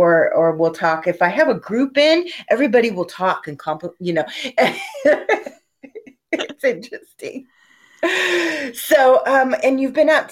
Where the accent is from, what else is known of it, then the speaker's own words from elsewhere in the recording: Washington, United States; I am from Washington State